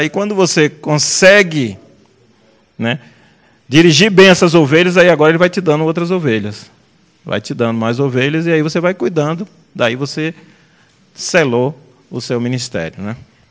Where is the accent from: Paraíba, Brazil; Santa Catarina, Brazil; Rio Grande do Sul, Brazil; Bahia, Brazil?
Bahia, Brazil; Lá na Bahia, na minha terra